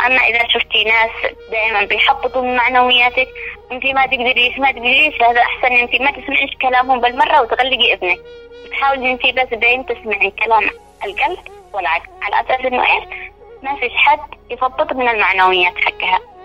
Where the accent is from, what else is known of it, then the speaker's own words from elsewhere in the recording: Yemen; أنا كطالبة يمنية مثلت بلادي على أحسن ما يرام